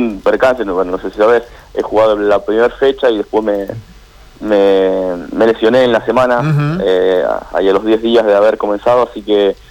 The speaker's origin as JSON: {"language": "Spanish", "country": "Argentina", "said": "como todo argentino por ahí, un poco desilusionado"}